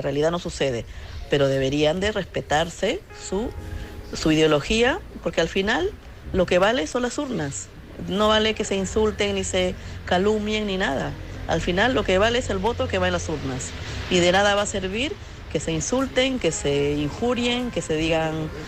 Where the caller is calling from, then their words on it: Madrid, Community of Madrid, Spain; de Madrid.